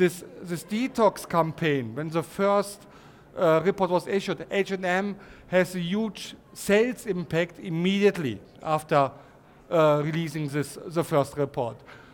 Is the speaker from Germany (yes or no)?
yes; Germany; accent: German; English is a second language; I hope you can understand me well and my German accent.